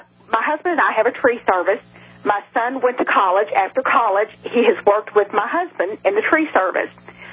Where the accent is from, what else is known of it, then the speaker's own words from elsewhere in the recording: Owensboro, Kentucky, United States; I'm from Owensboro, which is just west of Louisville.